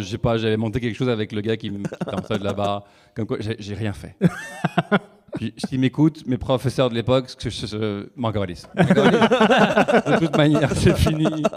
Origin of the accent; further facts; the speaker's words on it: France; accent: French; now in Canada; je suis devenu une propre parodie de mon accent français.